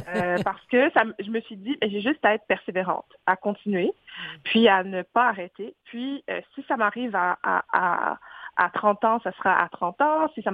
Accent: Quebec, Canada; born there; je suis née au Québec.

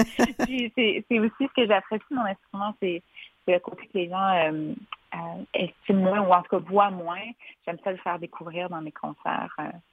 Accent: Trois-Rivières, Quebec, Canada; On était abonnés à l'Orchestre symphonique de ma ville natale, Trois-Rivières.

